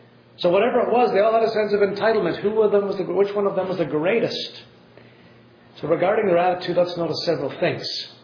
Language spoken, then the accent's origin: English; Canada; I'm a Canadian